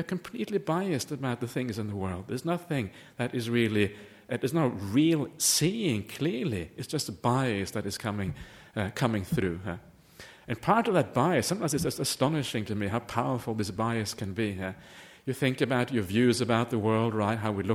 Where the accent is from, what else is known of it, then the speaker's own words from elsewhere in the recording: Norway; born there; English is a second language; I was born in Norway, right? So if you're born in Norway, it means you like certain foods, right?